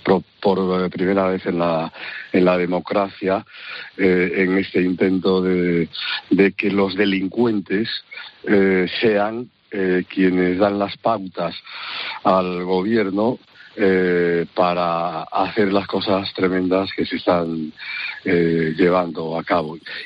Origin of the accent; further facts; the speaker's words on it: A Coruña, Galicia, Spain; born there; porque yo era también diputado socialista por La Coruña, por mi ciudad natal